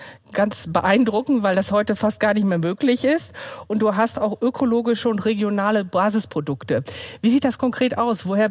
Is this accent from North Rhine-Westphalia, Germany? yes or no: yes; Rheine, North Rhine-Westphalia, Germany; Rheine ist für mich mein Lebensmittelpunkt, mein Wohlfühlort, meine Heimatstadt, mein Arbeitsort.